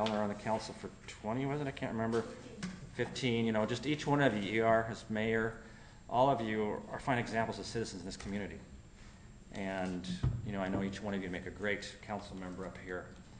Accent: Othello, Washington, United States; moved away as an adult; I was born and raised in Othello and left in 1989 to play some college baseball. Later, I came back to Othello in 1991 to help run the family business.

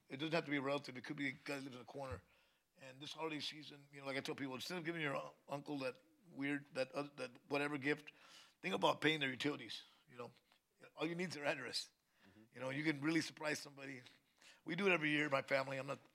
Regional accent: the South, United States; I'm from South, so I'm a Whataburger guy, you know?

